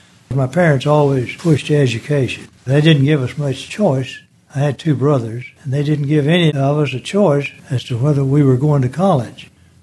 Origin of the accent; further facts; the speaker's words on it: Aikens, Oklahoma, United States; I was born in Aikens, Oklahoma. That's a little town out from Salisaw, Oklahoma, about 6 or 8 miles. Just a little community there. When I grew up, its main economy was cotton.